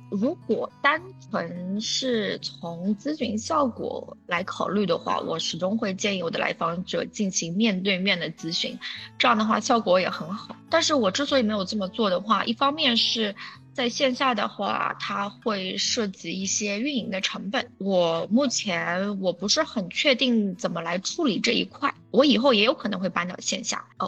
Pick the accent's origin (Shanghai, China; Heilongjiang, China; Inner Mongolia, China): Shanghai, China; 因为我是上海的嘛，